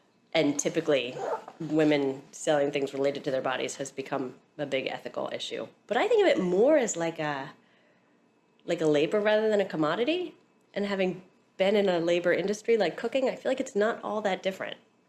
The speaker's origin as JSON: {"language": "English", "region": "New Jersey", "country": "United States", "tie": "born or raised there", "said": "I'm 36 years old. I live in Chelsea. I grew up in New Jersey."}